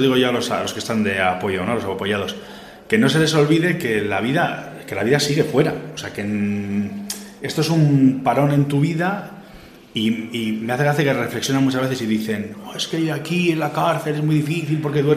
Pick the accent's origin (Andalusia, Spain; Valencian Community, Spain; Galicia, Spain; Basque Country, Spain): Basque Country, Spain; Yo volveré a mi pueblo, tranquilamente, que tengo ahí, estoy haciendo una casita en un pueblo aquí de Álava.